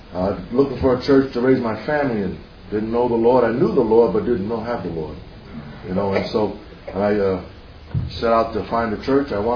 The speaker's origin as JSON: {"language": "English", "town": "Valley Stream", "region": "New York", "country": "United States", "tie": "born or raised there", "said": "I grew up in Valley Stream. And went to South High School, graduated 1963."}